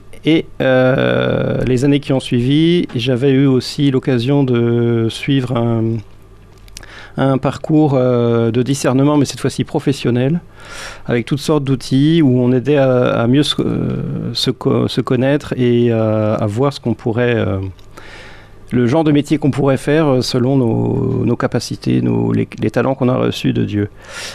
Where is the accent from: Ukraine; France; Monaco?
France; Normandy; Moi, je suis normand.